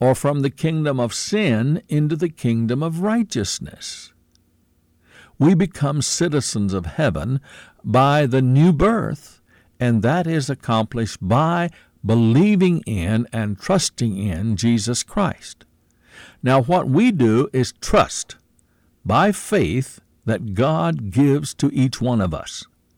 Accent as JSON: {"language": "English", "region": "Kentucky", "country": "United States", "tie": "born there", "said": "Now, I'm an American by birth. I'm a Kentuckian by birth."}